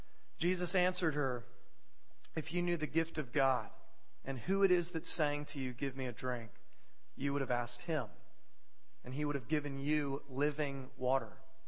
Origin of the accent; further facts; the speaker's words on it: Florida, United States; I don't, because I grew up in Florida where you're not required to read in high school.